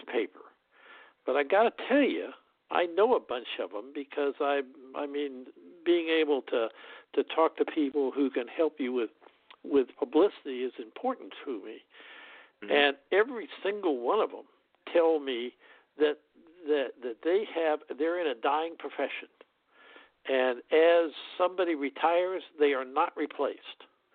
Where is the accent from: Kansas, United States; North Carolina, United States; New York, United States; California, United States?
Kansas, United States; Newton; every little town in the country had one, and I grew up in Newton, Kansas, and there was a newspaper there, the Newtonian